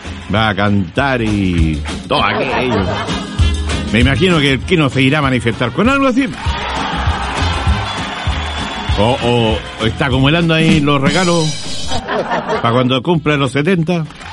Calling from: Tomé, Biobío, Chile

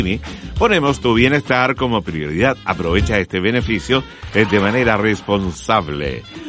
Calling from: Ramadillas, Biobío, Chile; de Ramadillas, allá en Arauco.

